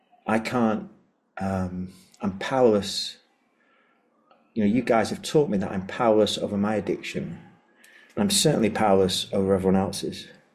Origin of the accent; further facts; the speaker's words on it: North West England, United Kingdom; moved away as an adult; now in Rome, Italy; I'm dialing in from Rome. I'm from the UK, from the northwest in the UK.